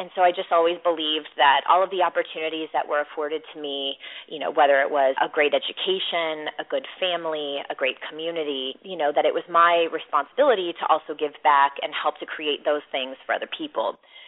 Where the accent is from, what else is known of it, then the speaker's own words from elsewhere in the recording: Midwest, United States; what about my community and growing up in the Midwest really stuck with me was really, again, being of service to my community.